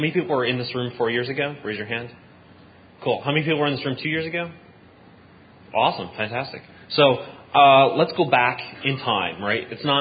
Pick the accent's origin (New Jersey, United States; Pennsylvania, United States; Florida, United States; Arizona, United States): Pennsylvania, United States; Philadelphia; I'm from Philly. I currently work in New York.